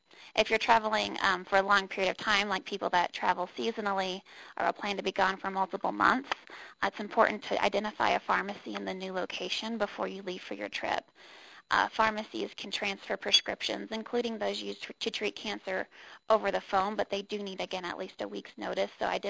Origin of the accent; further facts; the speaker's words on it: Southeast, United States; I grew up in the Southeast, so we always worried about tornadoes